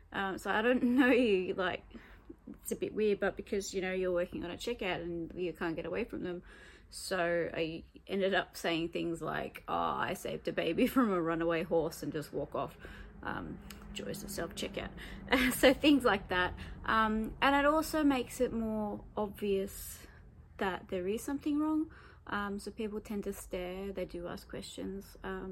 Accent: Australia; I'm from Australia.

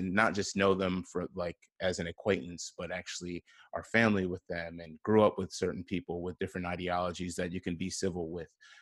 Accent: Kenosha, Wisconsin, United States; I'm born and raised in Kenosha, so I've seen how things have been

